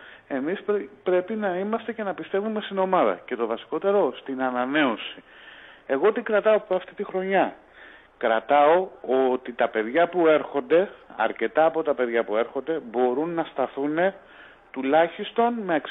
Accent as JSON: {"language": "Greek", "town": "Vyronas", "region": "Attica", "country": "Greece", "said": "από Βίρονα, έχουμε ξαναμιλήσει."}